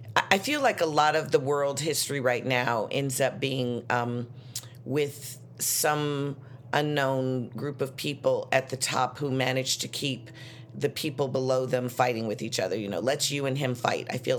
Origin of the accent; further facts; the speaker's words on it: Chicago, Illinois, United States; I'm from Chicago, and I grew up that way because my grandmother worked at the hospital